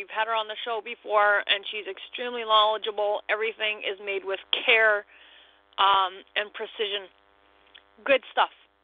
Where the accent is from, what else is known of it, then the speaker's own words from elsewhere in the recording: Canada; I'm going to apologize that I'm from Canada